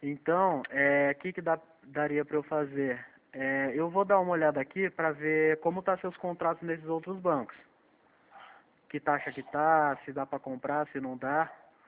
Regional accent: São Paulo, Brazil; eu sou daqui de São Paulo.

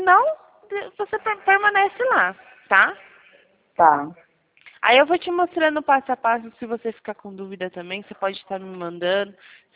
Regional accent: São Carlos, São Paulo, Brazil; Eu sou de São Carlos, São Paulo.

